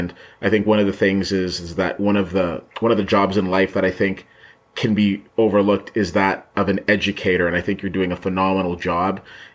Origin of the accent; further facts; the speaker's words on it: Ottawa, Ontario, Canada; born and raised here in the nation's capital of Ottawa. And I come from Trinidadian descent.